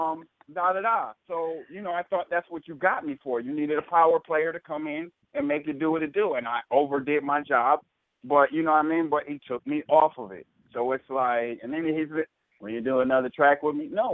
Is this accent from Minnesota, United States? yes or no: yes; Minneapolis, Minnesota, United States; I'm from Minneapolis, Minnesota.